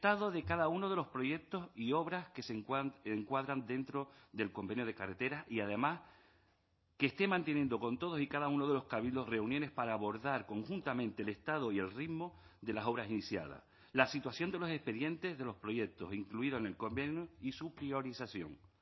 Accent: Canary Islands, Spain; Yo soy de La Palma, como ustedes saben

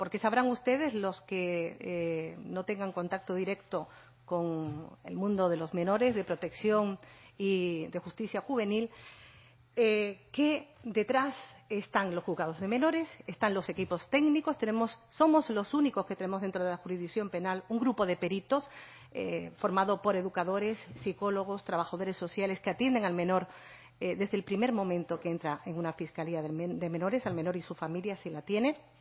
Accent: Canary Islands, Spain; also born or lived in Barcelona; yo soy de aquí, o sea, soy canaria, aunque mi labor profesional me llevó un tiempo a otras tierras peninsulares. Concretamente, regresé a Canarias en el año 2013 desde Barcelona.

